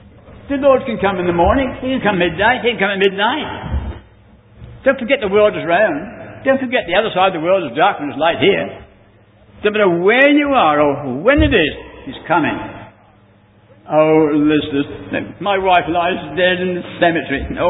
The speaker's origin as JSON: {"language": "English", "region": "England", "country": "United Kingdom", "moved": "yes", "said": "When I came from England, it took me 6 weeks to get here. Now it took me 12 hours."}